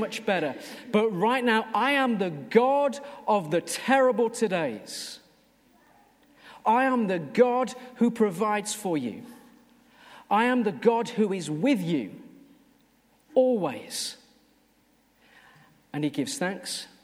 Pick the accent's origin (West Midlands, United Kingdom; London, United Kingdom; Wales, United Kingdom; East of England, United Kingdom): West Midlands, United Kingdom; Birmingham; I mean, I am from Birmingham, but, you know, that's how we roll down there.